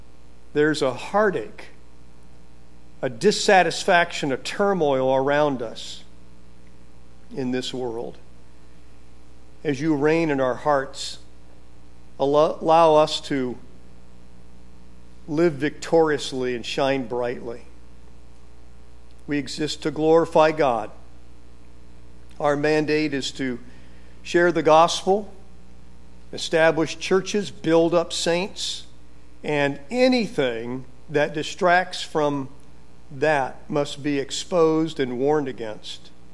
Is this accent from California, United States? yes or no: yes; California, United States; And growing up in California, it wasn't hard for the teachers to find palm branches.